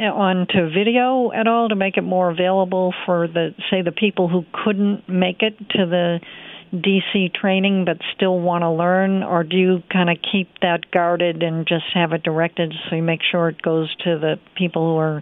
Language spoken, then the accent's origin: English; Massachusetts, United States; I actually went back to my home state of Massachusetts to work on her campaign.